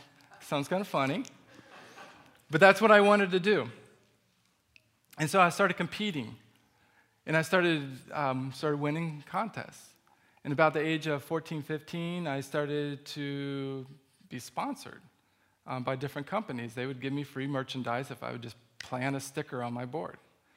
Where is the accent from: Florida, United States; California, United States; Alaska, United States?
Florida, United States; also born or lived in South Carolina; And we moved to Florida from South Carolina, where I was born, about the age of 6.